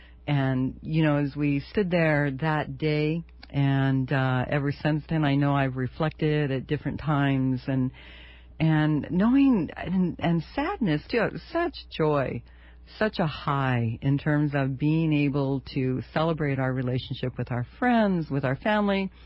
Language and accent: English; United States; not able to enjoy the rights, the full benefits of being an American, of being here in Hawaii